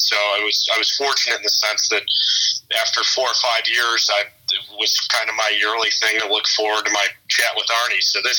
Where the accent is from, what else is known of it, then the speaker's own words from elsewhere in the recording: Illinois, United States; I grew up caddying in the North Shore of Chicago at a few different clubs